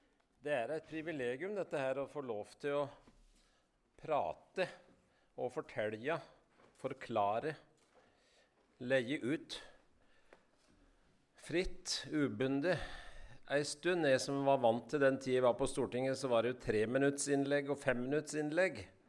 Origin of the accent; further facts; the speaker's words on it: Ål, Buskerud, Norway; Altså, jeg vokste opp på torget i Ål, i Hallingdal. Mor drev klesbutikk for damu, og far han drev sportsbutikk for kara.